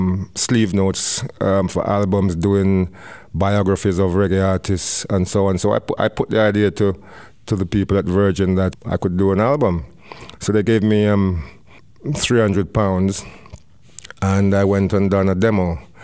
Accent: England, United Kingdom; the experiences of my generation of black youth growing up in England in a kind of a racist environment.

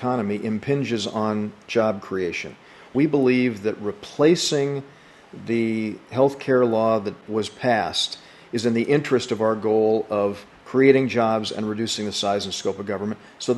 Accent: United States; Absolutely, because I'm an American before I'm a Republican.

